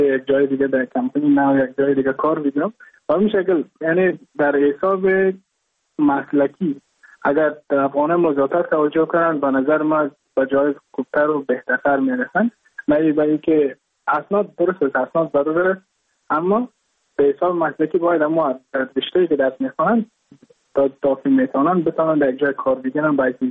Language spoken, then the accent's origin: Persian; Mazar-i-Sharif, Balkh, Afghanistan; moved away as an adult; now in India; از مزار شریف هستم، از قریه شیراباد که از قریای درفتاده مزار شریف بخش می باشم که ما در سال 2019 ماه جون به هندوستان آمدم